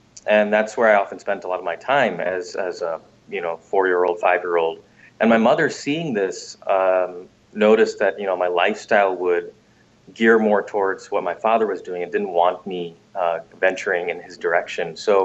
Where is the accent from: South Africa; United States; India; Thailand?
India; born there; English is a second language; I was born in India, and I had my family there, my parents and two older sisters.